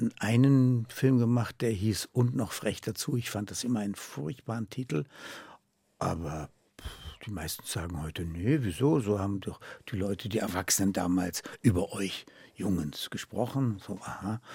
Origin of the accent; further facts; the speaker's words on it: Munich, Bavaria, Germany; also born or lived in Berlin; die wesentlichen Jahre habe ich in München erlebt. Und da könnte ich sagen, ja, das ist meine Heimat.